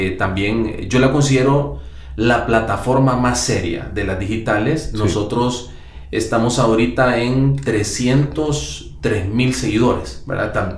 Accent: Siguatepeque, Comayagua, Honduras; Nosotros somos nativos de Comayagua, ¿verdad? Mi papá y mi mamá, pues en su etapa joven decidieron venirse, mudarse a Siguatepeque, principalmente por motivos de trabajo. Y pues en ese tiempo fue donde yo inicié mi primaria, mi secundaria

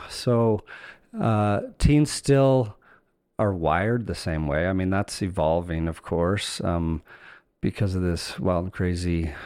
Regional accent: Eastern Canada, Canada; I grew up in Eastern Canada and was also outside all the time

